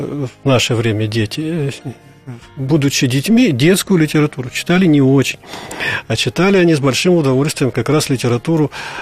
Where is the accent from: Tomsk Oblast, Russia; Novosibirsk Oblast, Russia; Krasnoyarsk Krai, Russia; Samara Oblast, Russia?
Novosibirsk Oblast, Russia; Novosibirsk; Я коренной новосибирец